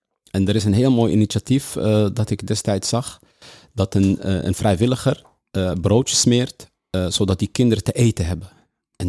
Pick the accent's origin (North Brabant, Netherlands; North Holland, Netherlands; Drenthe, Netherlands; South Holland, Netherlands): North Holland, Netherlands; Amsterdam; Nou, ik kom zelf uit Amsterdam en destijds Amsterdam-West.